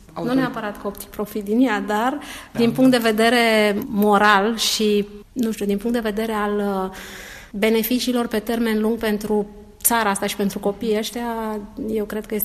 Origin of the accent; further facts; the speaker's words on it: Tulcea, Tulcea County, Romania; moved away as an adult; Eu sunt din Tulcea și am zis că trebuie să dau ceva înapoi comunității de unde am venit și unde am învățat eu până la 18 ani.